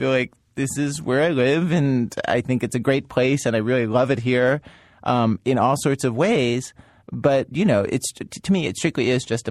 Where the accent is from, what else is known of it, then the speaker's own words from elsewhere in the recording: Chicago, Illinois, United States; appreciating my you know cultural heritage here as a Chicagoan.